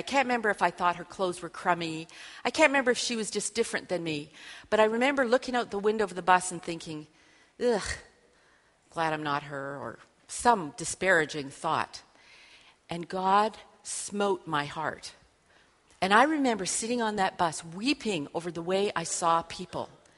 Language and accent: English; Canada; I'm a Canadian.